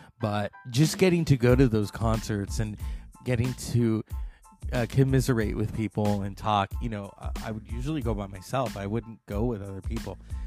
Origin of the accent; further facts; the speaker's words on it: California, United States; I'm from Northern California. A lot of people don't know that.